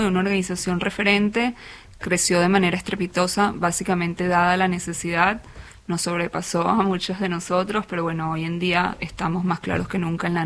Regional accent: Argentina; en mi caso inclusive yo soy argentina, por opción, hija de argentinos de padre exilado, durante la época del proceso.

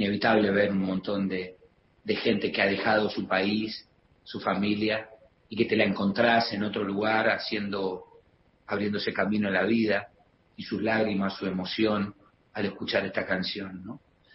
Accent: Argentina; como argentino

